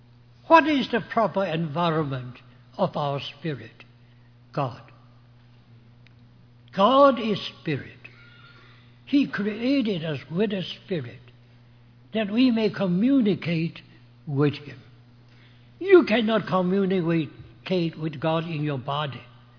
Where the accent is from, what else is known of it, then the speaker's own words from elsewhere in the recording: China; You may not know it, but I came from China.